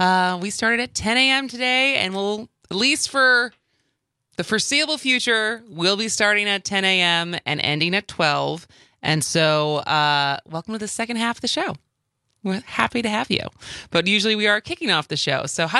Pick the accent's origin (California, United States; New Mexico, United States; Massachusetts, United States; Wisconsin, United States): Wisconsin, United States; Madison; We are in Madison, my hometown, which is very exciting.